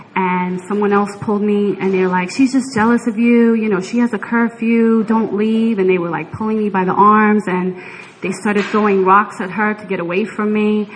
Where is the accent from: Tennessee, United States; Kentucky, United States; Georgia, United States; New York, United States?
New York, United States; Bronx; I'm from the Bronx. My mother was 16 and my dad was 24 when they got married.